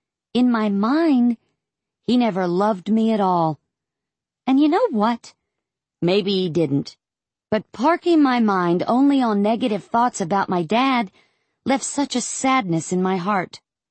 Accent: Florida, United States; I grew up in Florida, which meant no snow ever.

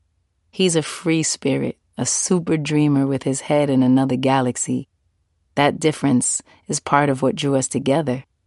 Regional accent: New York City, New York, United States; My hometown, more than any other city, represents that possibility. Millions have arrived on New York shores, inspired by the sight of Lady Liberty, her torch lighting the way for dreamers.

